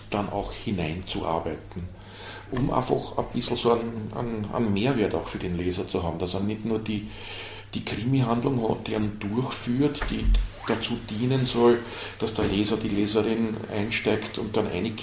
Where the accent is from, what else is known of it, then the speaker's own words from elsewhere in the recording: Ibergassing, Lower Austria, Austria; meine Heimatgemeinde in Ibergassing in Niederösterreich